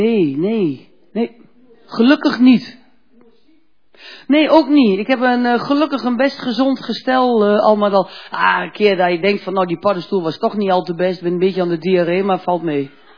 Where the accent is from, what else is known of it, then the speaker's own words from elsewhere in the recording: Dalfsen, Overijssel, Netherlands; born there; Ja, en ik ben in Dallassen geboren, zo'n 500 meter vanaf de Vecht.